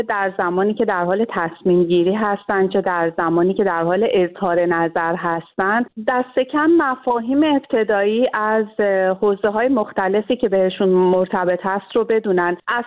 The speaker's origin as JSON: {"language": "Persian", "country": "Iran", "said": "من به عنوان یه ایرانی متاسفم"}